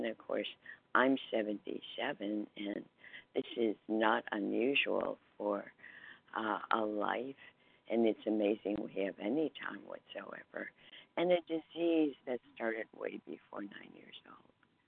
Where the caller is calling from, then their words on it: Seattle, Washington, United States; I'm calling from Seattle, Washington.